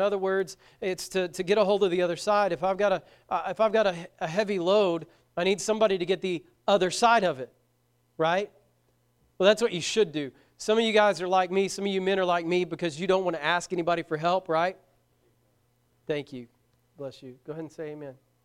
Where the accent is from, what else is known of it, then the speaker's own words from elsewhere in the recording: Braggs, Oklahoma, United States; I grew up in Braggs, Oklahoma. Most of you know where that's at.